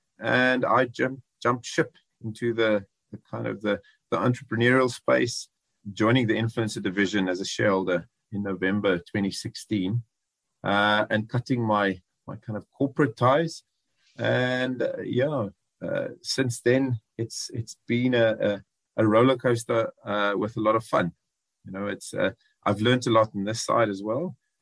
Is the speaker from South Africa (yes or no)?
yes; George, Western Cape, South Africa; I grew up in George, so a small town boy, then moved to varsity, and I decided to go and have a look at the big city lights.